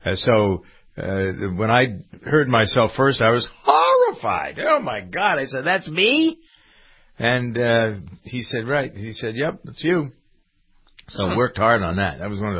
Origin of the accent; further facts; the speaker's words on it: New England, United States; accent: New England; I'm getting a lot of jazz from my friends here about my New England accent.